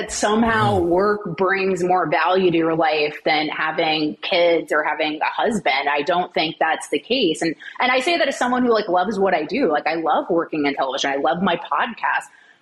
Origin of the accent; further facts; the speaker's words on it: United States; You know, like I'm an American. I live in a free country.